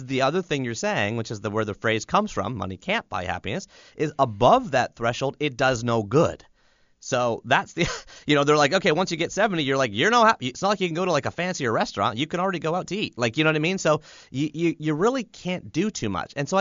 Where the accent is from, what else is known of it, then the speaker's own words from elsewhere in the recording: Canada; And yes, I'm from Canada, so my examples are all hockey.